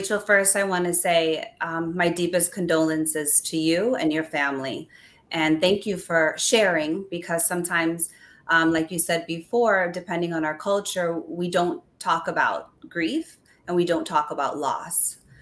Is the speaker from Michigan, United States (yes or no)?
no; Queens, New York, United States; born there; Yes. I was born in Queens.